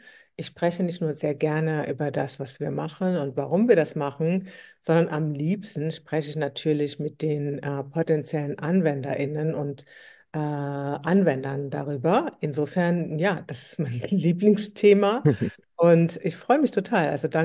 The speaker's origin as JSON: {"language": "German", "country": "Eritrea", "said": "Die war auch aus Eritrea, so wie ich, bin auch aus Eritrea."}